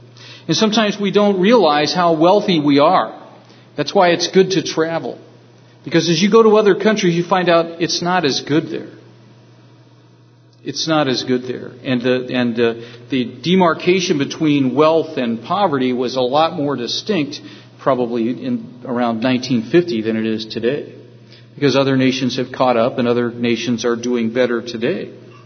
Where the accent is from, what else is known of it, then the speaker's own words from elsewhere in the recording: California, United States; moved away; You know, I was stunned being a Californian when I crossed the Mississippi River from Missouri into Illinois, where we were moving back in 1976.